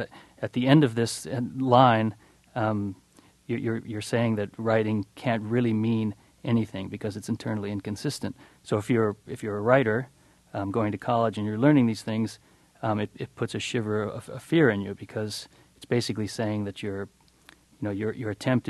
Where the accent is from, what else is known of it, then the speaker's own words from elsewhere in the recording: United States; I couldn't, being an American born in 1960, and I kind of wished I could.